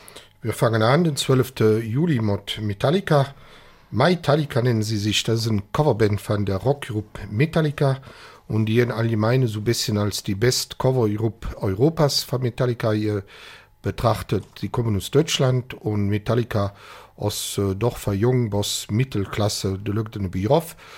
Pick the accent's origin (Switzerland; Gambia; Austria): Switzerland; Zug; wie ich als Zuger gesagt habe